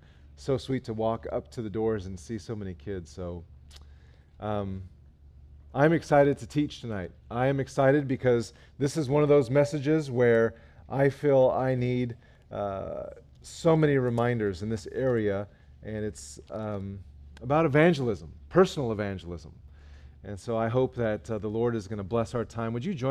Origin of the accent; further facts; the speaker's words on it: Los Angeles, California, United States; I'm from East LA, so this is quite a change for me.